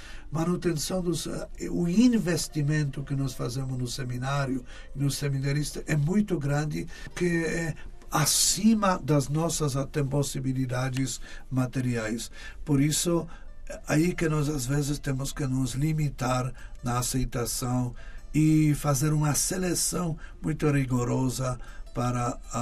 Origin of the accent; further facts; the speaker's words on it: Poland; Portuguese is a second language; now in Brazil; Agora, que sempre assim a gente cresceu lá na Polônia, a gente sempre é sensível ao que acontece lá.